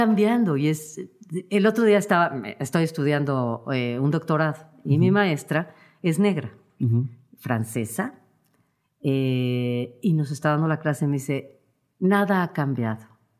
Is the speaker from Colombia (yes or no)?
no; Mexico; como mexicana